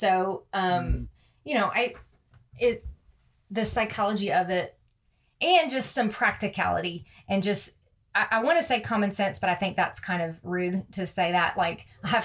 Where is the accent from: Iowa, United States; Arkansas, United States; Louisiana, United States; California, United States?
Louisiana, United States; And I grew up in Louisiana.